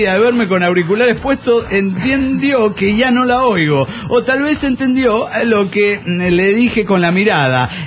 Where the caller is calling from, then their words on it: San Luis, Argentina; de San Luis, Argentina.